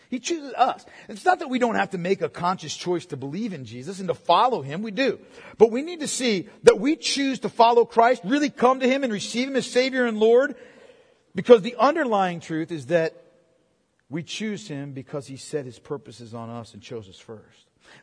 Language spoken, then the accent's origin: English; Canton, United States; When I was growing up, my hometown, Canton, our rival town was Troy.